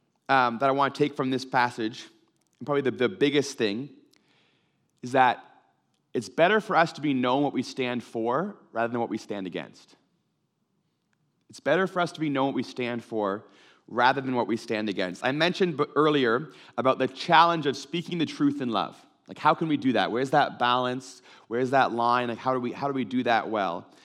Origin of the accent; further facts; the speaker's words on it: Ontario, Canada; also born or lived in Abbotsford; I grew up in Ontario, and when I came to school in Abbotsford